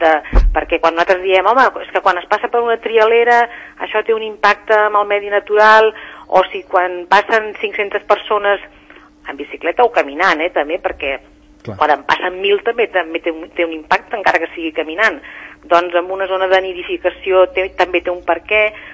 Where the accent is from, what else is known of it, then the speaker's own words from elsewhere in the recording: Sant Cugat, Catalonia, Spain; jo també sóc de Sant Cugat